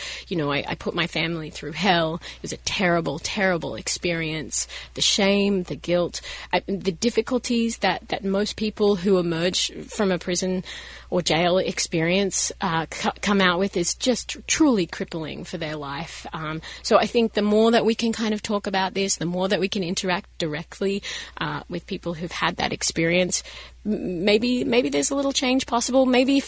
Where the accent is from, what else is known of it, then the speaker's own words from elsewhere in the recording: Australia; as an outsider, obviously I come from Australia